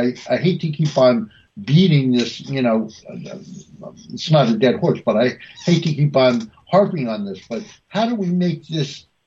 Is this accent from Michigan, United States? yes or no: no; Newark, New Jersey, United States; they act a lot differently than the black people in Washington, D.C. or Newark, New Jersey, which is my hometown.